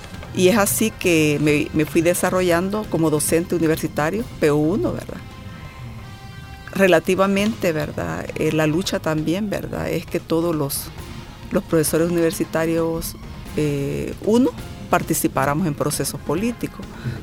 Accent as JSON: {"language": "Spanish", "region": "San Vicente", "country": "El Salvador", "said": "es un reto, ¿verdad? Servirle a mi ciudad, porque soy originaria de San Vicente. Soy nacida allá, estudié aquí en la Facultad de Ciencias Económicas, en la época de la guerra."}